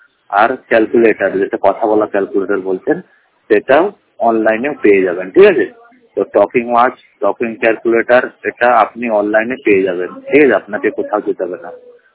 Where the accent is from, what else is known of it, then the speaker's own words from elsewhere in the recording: Allahabad, Uttar Pradesh, India; আমার বাড়ি হলো ইলাহাবাদ, আমি দু চোখে অন্ধ।